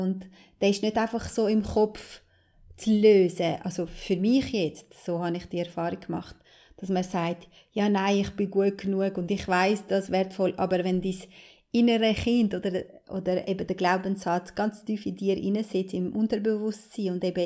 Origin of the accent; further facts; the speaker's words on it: Kosovo; komme ich aus einer albanischen Familie, ich komme aus dem Kosovo und da werden ganz andere Normen und Werte gelebt.